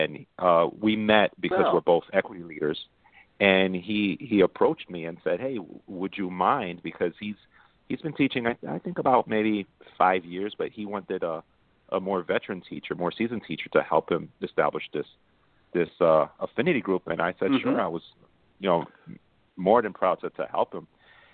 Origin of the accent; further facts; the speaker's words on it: Brooklyn, New York, United States; I grew up in Brooklyn, Bushwick, and we were poor and I was on welfare and it was a crime ridden neighborhood.